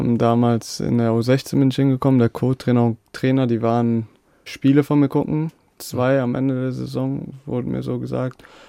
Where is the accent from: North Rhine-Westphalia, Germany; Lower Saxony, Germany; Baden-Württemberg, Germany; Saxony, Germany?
North Rhine-Westphalia, Germany; Düsseldorf; Und vor Gladbach war ich in einem kleineren Verein bei uns in Unterrad in Düsseldorf.